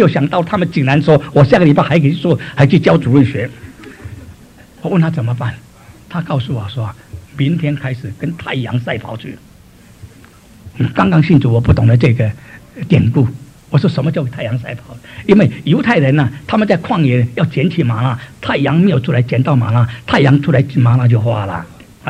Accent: Singapore; 那么我是新加坡人，新加坡人很土了，

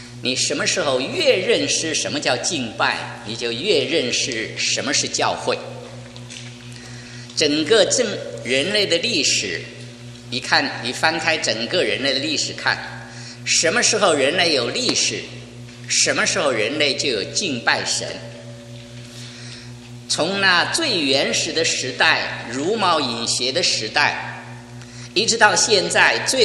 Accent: China; 好像我们中国人旧历新年的时候大家都很乐，过端午节的时候吃粽子划龙船

